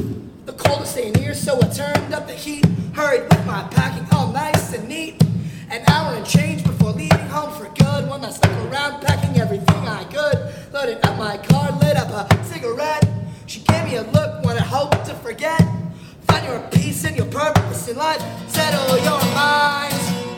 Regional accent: Toronto, Ontario, Canada; also born or lived in Fort Lauderdale; now in Tallahassee, United States; I'm originally from Toronto, Ontario, Canada, which is a little place in a different country. And it's really fun. I like it there. And I consider that place my home. Then I moved to Fort Lauderdale, Florida.

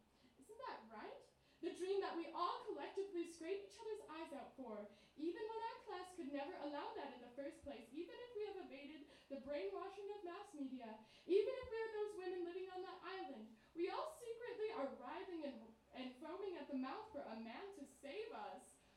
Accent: Wisconsin, United States; I'm from Wisconsin, so like, yeah, there's like, it's just not really that pretty there.

